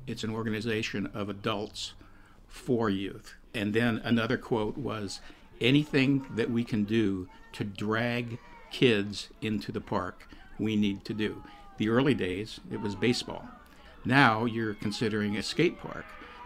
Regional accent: Forestville, United States; I was born and raised in Forestville

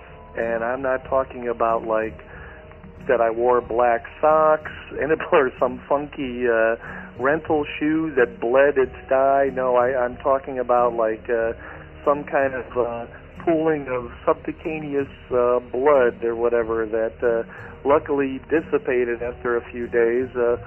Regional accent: Cleveland, Ohio, United States; now in Hollywood, United States; I live in Hollywood, Florida now, but I grew up in Cleveland

